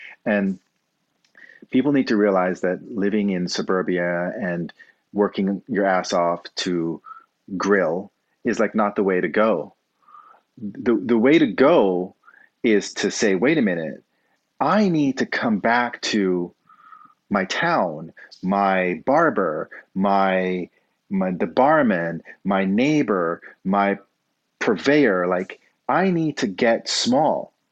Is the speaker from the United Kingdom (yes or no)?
no; Jamaica; I'm from Jamaica, and you have these, not vertical, but they're more, you know, rural, but you have community.